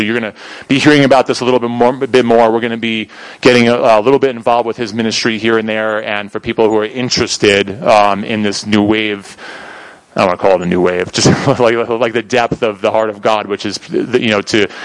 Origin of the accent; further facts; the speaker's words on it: New York, United States; I'm from New York. We were, like, several decades ahead of our time.